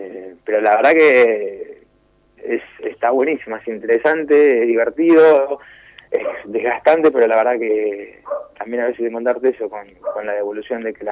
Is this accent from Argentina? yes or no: yes; Argentina; yo siendo argentino, la verdad es que no soy uruguayo